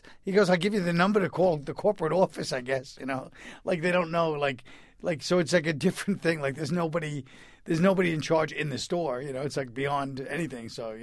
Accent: Park Slope, New York, United States; Well, that's me. I'm from Park Slope.

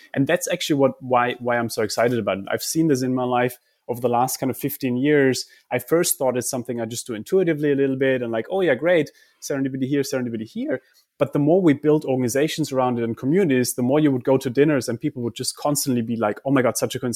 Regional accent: Germany; And you know, I come from Germany. I grew up with this idea of you got to plan everything

